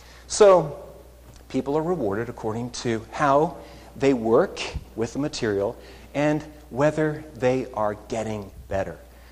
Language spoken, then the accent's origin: English; Canada; Now, I was living in Canada at the time. I'm Canadian.